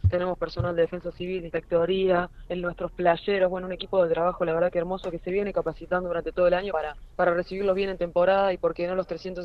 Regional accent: Santa Fe, Argentina; now in Cabalango, Argentina; hace 11 años que estoy viviendo en la localidad. Yo soy de Santa Fe.

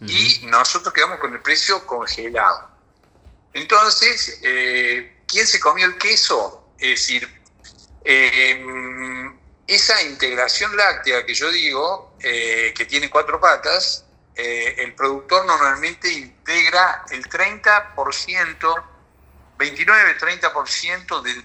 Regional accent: Las Perdices, Córdoba, Argentina; Yo soy de Las Perdices

